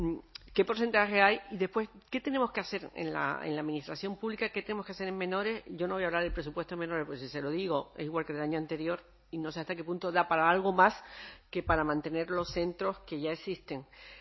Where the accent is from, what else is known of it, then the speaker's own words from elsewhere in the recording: Canary Islands, Spain; yo soy de Gran Canaria, como todos saben